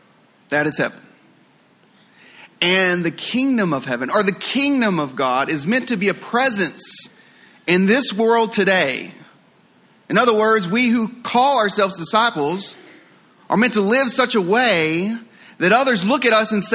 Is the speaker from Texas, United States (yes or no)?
yes; Texas, United States; accent: Texas; She says, "You're not from around here, are you?" It's like, what gave that away? My thick Texas accent that kind of eventually dissipated a little bit.